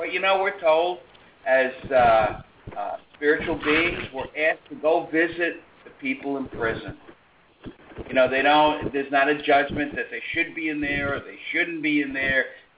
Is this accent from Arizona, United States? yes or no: no; New York, United States; accent: New York; Alabama, I wonder what they think of my New York accent down there